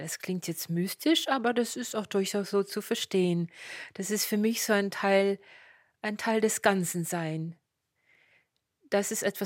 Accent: Luxembourg; now in Germany; Also ich bin Luxemburgerin und damit hätte ich drei Muttersprachen, Deutsch, Französisch und Luxemburgisch.

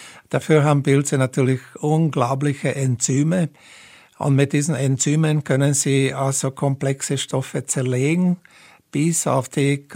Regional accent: Bratislava, Bratislava Region, Slovakia; first language Hungarian; German is a second language; meine Muttersprache ist eigentlich Ungarisch, wenn ich es so sagen kann. Das heißt, das war die erste Sprache, die ich gesprochen habe. Obwohl, den Wurzeln nach sind wir deutscher Abstammung, so wie mein Name schon verrät. Pressburg hatte zeitweise so um die 60% deutschsprachige

